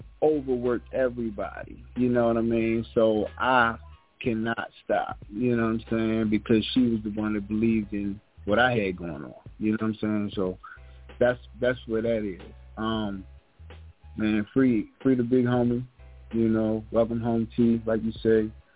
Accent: Baltimore, Maryland, United States; man, born and raised in Baltimore City. Shout out to my city.

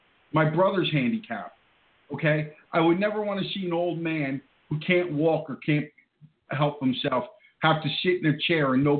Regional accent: Newark, New Jersey, United States; I grew up in Newark, New Jersey. No, I'm not lying to you.

